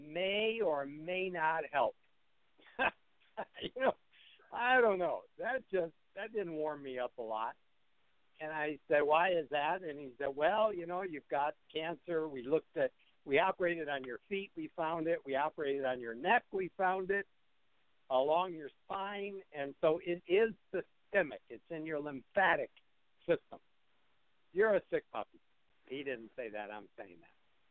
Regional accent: Detroit, Michigan, United States; And I thought, boy, I grew up in Detroit, you know. I mean, we beat people up that ate that way.

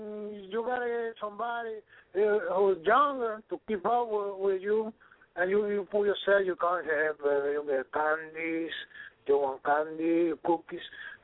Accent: Bronx, New York, United States; also born or lived in Cuba; No, I live in the Bronx. I grew in the Bronx. I'm originally from Cuba.

